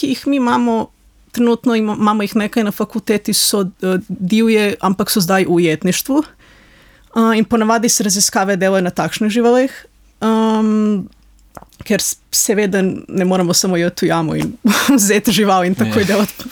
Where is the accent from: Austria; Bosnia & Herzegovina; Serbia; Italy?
Serbia; moved away as an adult; now in Slovenia; Jaz sem drugače iz Srbije in sem zaključila magisterij v Srbiji.